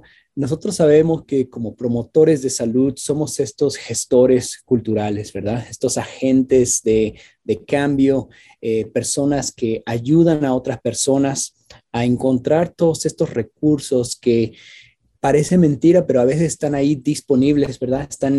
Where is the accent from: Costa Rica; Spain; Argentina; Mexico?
Mexico; moved away as an adult; now in United States; yo soy inmigrante, soy originario de México y pues me crié en México. Solamente tengo 20 años aquí en Estados Unidos. Y yo ya tengo 52 años.